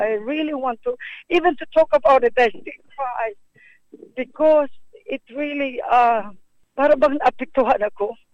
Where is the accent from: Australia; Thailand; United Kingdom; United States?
Australia; from Australia.